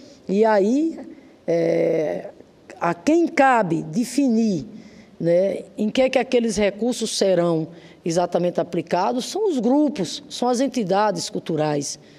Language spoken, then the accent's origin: Portuguese; Rio Grande do Norte, Brazil; Lá no meu estado, o Rio Grande do Norte